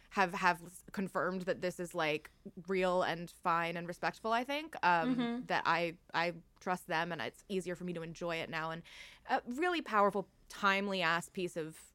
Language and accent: English; United States; I guess as an American, like, I didn't expect the outpouring of support to be so international